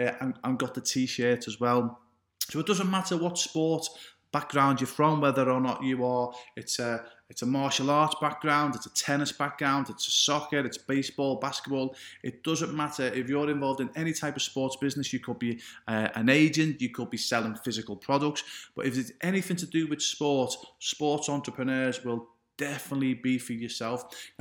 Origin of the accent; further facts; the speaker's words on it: Liverpool, North West England, United Kingdom; born there; I was born in Liverpool, England.